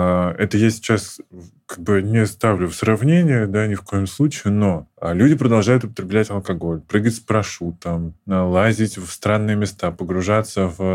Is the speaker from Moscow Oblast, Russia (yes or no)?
yes; Moscow Oblast, Russia; Я из Подмосковья